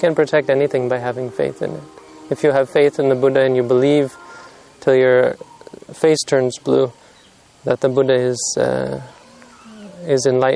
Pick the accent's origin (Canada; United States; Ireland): Canada; "Hello, where are you from?" I said, "I'm from Canada."